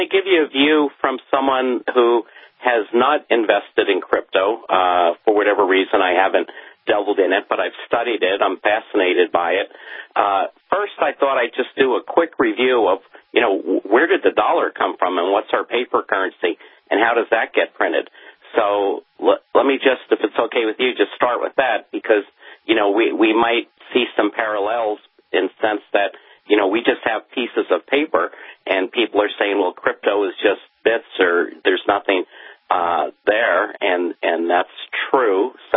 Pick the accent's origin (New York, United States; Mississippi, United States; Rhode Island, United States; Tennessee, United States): New York, United States; Long Island; now in Silicon Valley, United States; Well, I'm originally from Long Island, suburban New York, but I've been out here on the West Coast, Silicon Valley, for more than half my life. So I guess you could say I'm almost a native Californian.